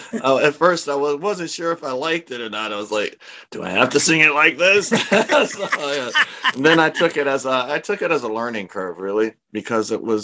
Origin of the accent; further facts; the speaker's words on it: Detroit, Michigan, United States; I'm from Detroit, so and you got everything there from soul music to punk.